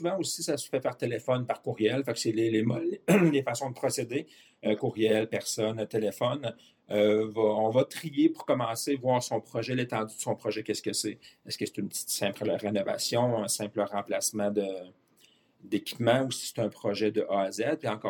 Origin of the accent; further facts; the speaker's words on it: Quebec City, Quebec, Canada; Je suis directeur général de Zanette, succursale de Québec. Je suis natif de Québec, de la Rive-Sud.